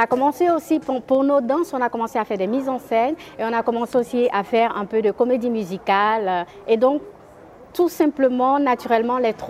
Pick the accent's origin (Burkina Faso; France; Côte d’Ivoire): Côte d’Ivoire; also born or lived in Netherlands; now in Belgium; C'est comme ça que je suis arrivée, en fait, donc de la Côte d'Ivoire à la Hollande, de la Hollande en Belgique.